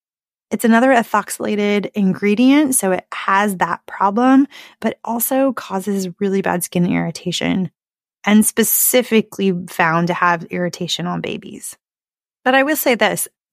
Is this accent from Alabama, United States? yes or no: no; Arizona, United States; You know, I grew up in Arizona.